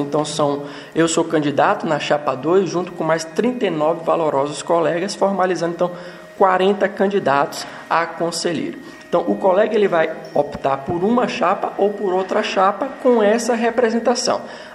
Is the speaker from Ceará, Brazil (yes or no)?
no; Campo Formoso, Bahia, Brazil; Sou natural aqui de Campo Formoso e isso, de certo modo, é uma representatividade de como a nossa chapa pretende atuar próximo ao interior do Estado.